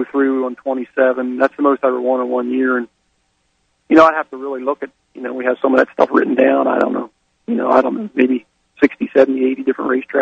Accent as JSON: {"language": "English", "region": "Pennsylvania", "country": "United States", "lives_now": "Florida, United States", "said": "Well, you know, I come from Pennsylvania and did all my, you know, started out sprint car racing up there"}